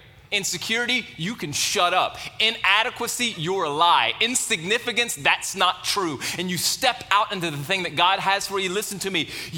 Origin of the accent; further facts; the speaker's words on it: Jennings, United States; And I grew up in Jennings, and it's a small town.